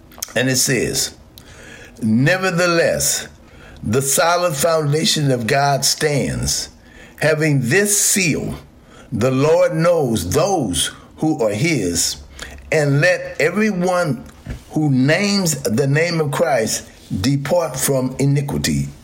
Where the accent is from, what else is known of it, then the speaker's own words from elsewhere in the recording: United States; I live in America. I am an American. I was born here, raised here, went to school here in the good old U.S. of A.